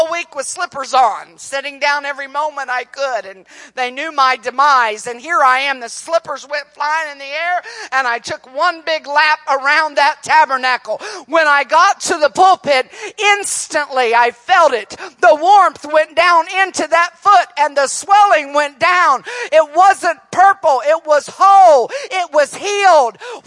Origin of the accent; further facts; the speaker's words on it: Columbus, Ohio, United States; I was raised in Columbus, Ohio. To me, that was the North.